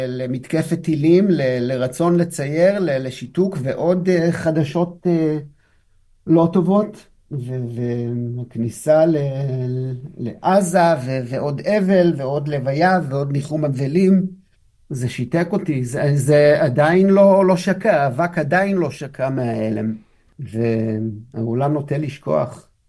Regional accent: Netivot, Southern District, Israel; אני במקור מנתיבות, שזה 10 דקות מעזה. אז אני מכיר מלא אנשים, מכיר את הקיבוצים, מכיר את האזור

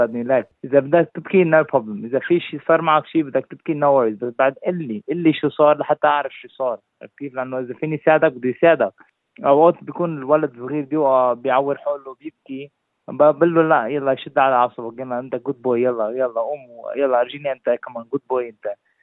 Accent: Lebanon; now in Australia; إحنا لبنانية وكنا في مدرسة أسترالية.

